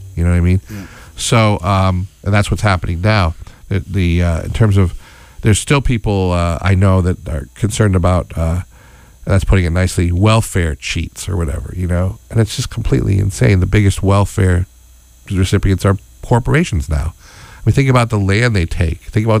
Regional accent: Schenectady, New York, United States; I grew up in Schenectady, New York, and around that area, and a lot of people worked for GE.

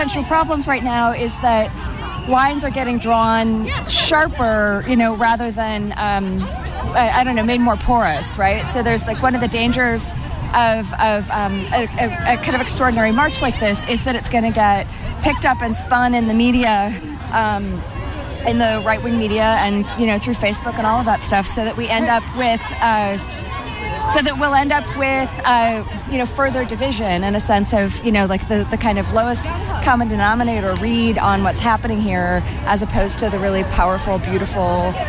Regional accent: Richmond, Virginia, United States; I'm from Richmond, Virginia.

